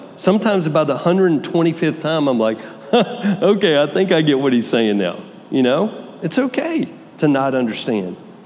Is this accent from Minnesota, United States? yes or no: no; Texas, United States; many of you know I'm from Texas, so I was a cattle guy. We didn't do sheep.